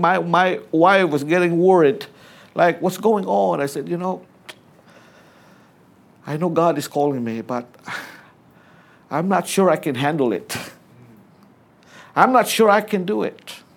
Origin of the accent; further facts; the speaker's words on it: Philippines; I said, well, I'm a Filipino.